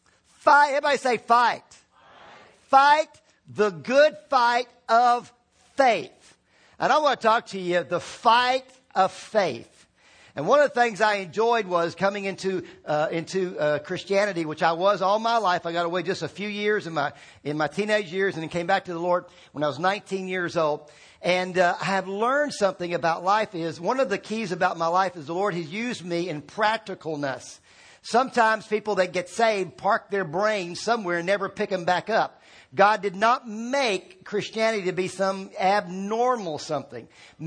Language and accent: English; Virginia, United States; When I grew up in Virginia, that's one thing you did.